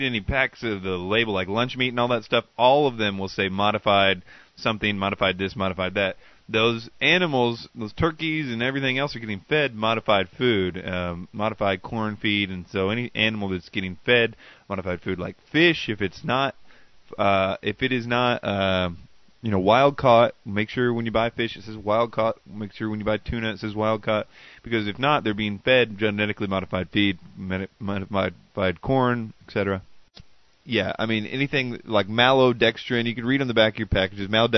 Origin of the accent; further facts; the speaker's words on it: the South, United States; I'm from the South, so I call everything Cokes